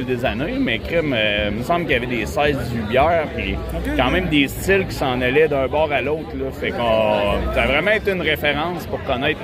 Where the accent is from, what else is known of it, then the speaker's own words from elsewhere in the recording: Quebec City, Quebec, Canada; moi, je viens de Québec